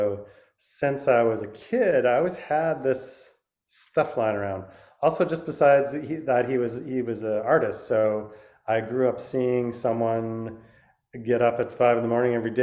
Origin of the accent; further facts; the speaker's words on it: Vancouver, British Columbia, Canada; I grew up in Vancouver, Canada, and immediately after high school, I went traveling actually with a video camera